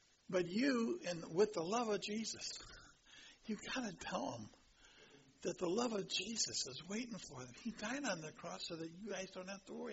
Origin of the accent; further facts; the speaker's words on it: Harvard, Illinois, United States; And when I was raised, this was the best thing that my parents had for me back in those days, growing up in Harvard, Illinois.